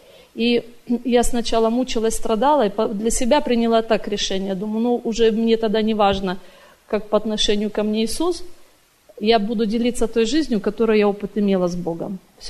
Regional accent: Portland, Oregon, United States; я из Портленда.

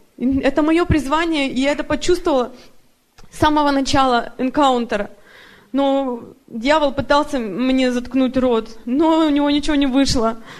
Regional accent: Surgut, Khanty-Mansi Autonomous Okrug, Russia; Я тоже из России, из города Сургут.

